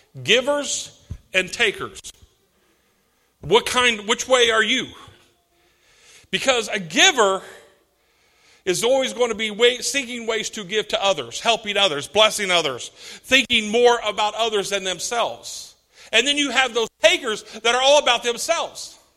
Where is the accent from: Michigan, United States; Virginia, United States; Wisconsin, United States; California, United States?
California, United States; also born or lived in Missouri / New Mexico / Louisiana; You know, I'm from born and raised in California, but I came through California, Missouri, New Mexico, Louisiana. You know, I mean, it's like I'm in my fifth state, fourth time zone in my lifetime.